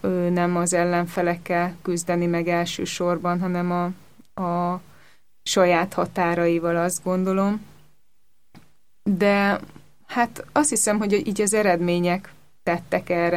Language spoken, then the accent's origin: Hungarian; Budapest, Hungary; Igen, pestiek is vagyunk